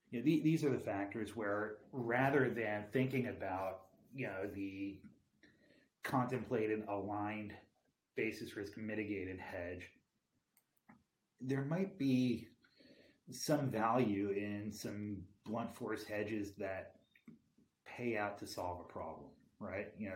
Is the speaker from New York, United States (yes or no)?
yes; New York, United States; but I'm a New Yorker, so I live that way. I mean, it's just part of the cynicism of my heritage.